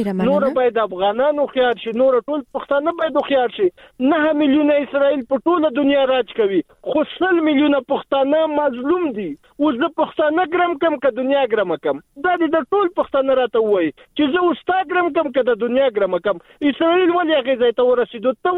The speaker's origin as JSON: {"language": "Pashto", "country": "Afghanistan", "said": "زه هم افغان یم"}